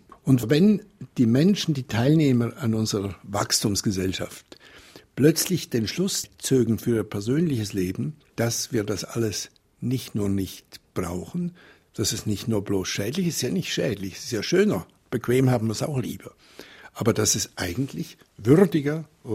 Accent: Switzerland; Es war für mich als Schweizer Schriftsteller

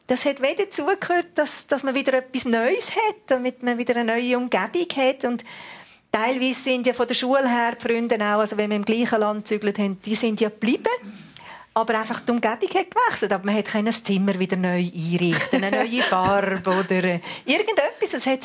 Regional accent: Germany; born there; ich bin geboren in Deutschland. Meine Mutter ist eben eine Bäckerin und mein Vater ein Luzerner.

